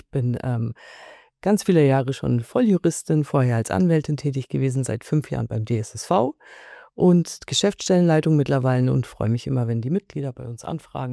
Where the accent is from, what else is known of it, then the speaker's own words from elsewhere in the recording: Bavaria, Germany; Aus Franken.